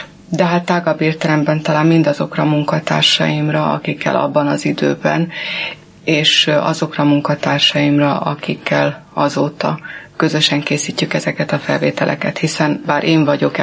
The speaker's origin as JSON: {"language": "Hungarian", "region": "Budapest", "country": "Hungary", "tie": "born or raised there", "also_born_or_lived": "Pély", "said": "tulajdonképpen ott születtem, lévén az, hogy az édesapám egri volt, és éppen akkor Pélyen tanított. Tehát egy ilyen félig meddig kis palóc faluban, nem messze Egertől"}